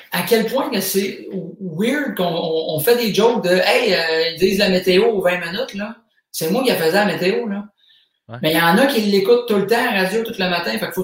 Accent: Drummondville, Quebec, Canada; vu que je viens de Drummond, j'essaie d'amener une saveur locale aussi.

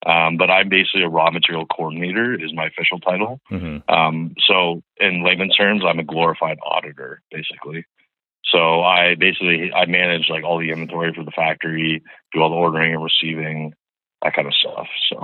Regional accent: Canada; I'm going to say kilometers cause I'm from Canada

